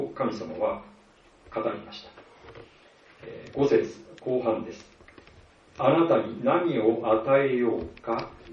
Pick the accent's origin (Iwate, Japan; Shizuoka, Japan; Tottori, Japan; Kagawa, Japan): Iwate, Japan; 私も岩手の田舎で育ちまして、周りには小高い山がありました。